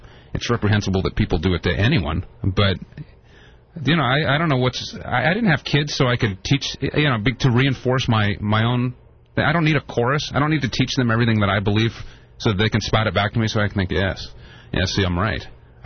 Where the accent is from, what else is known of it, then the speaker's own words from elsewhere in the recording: Dayton, Ohio, United States; I grew up in Dayton, Ohio, which there's Wright-Patterson Air Force Base, which is a huge air force base, and also a Monsanto lab there, and they build warheads.